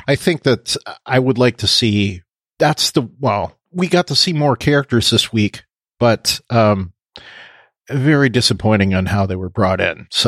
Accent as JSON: {"language": "English", "country": "Canada", "accent": "Canadian", "said": "That said, my Canadian accent was much stronger than it is now."}